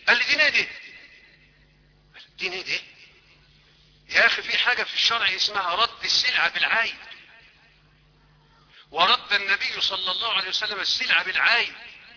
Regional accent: Egypt; اللهم اجعل بلدنا مصر بلد امن وامان ورخاء واستقرار

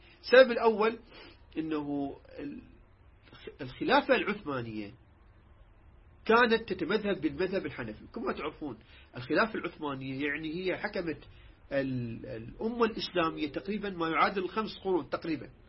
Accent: Iraq

